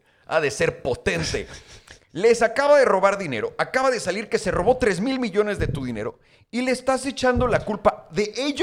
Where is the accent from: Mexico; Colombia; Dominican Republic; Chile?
Mexico; obviamente fue fraude porque soy mexicano.